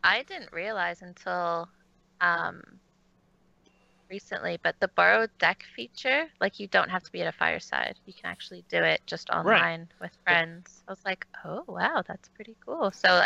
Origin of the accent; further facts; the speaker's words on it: Halifax, Nova Scotia, Canada; from Halifax in Canada.